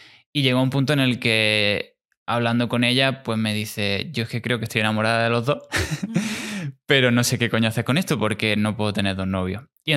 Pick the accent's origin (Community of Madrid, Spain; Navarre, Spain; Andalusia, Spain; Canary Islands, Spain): Andalusia, Spain; Almería; also born or lived in Granada / Barcelona; now in Málaga, Spain; Habito en Málaga ahora mismo, aunque soy de Almería y he vivido mucho tiempo en Granada, Barcelona y otros lares. Trabajo como informático y tengo 26 años